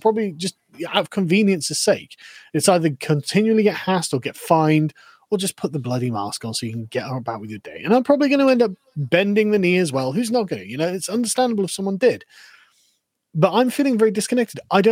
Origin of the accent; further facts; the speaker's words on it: England, United Kingdom; I'm sat here as an Englishman going, right, this is fucking awful